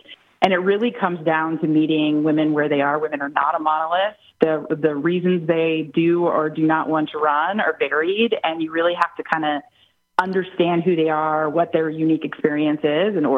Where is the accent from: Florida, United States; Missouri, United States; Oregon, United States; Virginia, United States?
Missouri, United States; I wasn't always in politics, but my home state's Missouri. I got caught the political bug working on a statewide race in Missouri